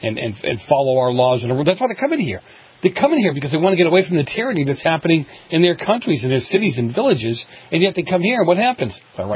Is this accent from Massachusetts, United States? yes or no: yes; Boston, Massachusetts, United States; I remember years and years ago growing up in Boston